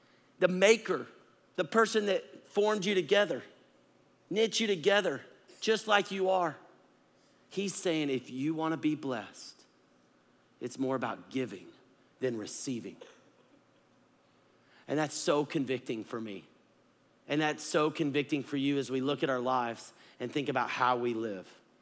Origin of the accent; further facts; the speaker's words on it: Texas, United States; I grew up in Texas, so I was a little closer to Colorado where I could go skiing a little bit more on mountains.